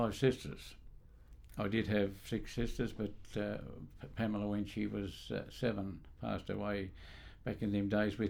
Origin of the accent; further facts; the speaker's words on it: Wodonga, Victoria, Australia; also born or lived in Shepparton / Dookie; I was born in Shepparton, Victoria, in 1934.